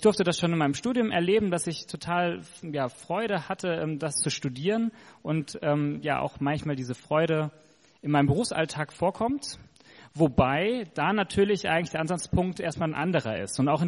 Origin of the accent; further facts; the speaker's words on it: Hesse, Germany; Ich stamme aus Mittelhessen, habe in Dresden Psychologie studiert